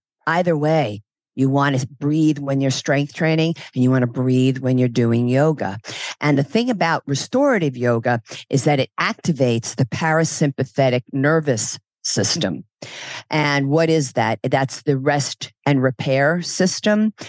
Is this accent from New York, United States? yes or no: yes; Brooklyn, New York, United States; And I'm American Italian. I'm from Brooklyn.